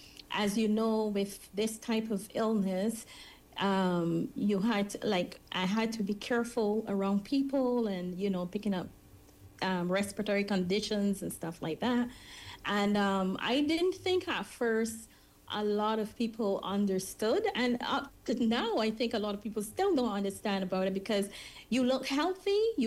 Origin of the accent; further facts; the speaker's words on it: Barbados; growing up in the rural parts of Barbados, I actually experienced living around a plantation and the harvesting of the canes